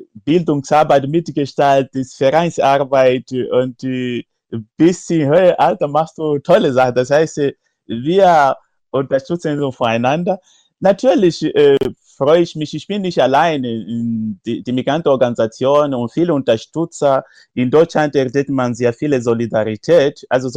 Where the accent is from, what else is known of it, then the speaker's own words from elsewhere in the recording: Mozambique; Ich komme tatsächlich aus Mosambik